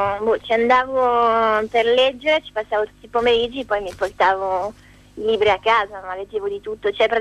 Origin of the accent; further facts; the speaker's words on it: France; io non so molto bene come funzionano le biblioteche qua perché sono francese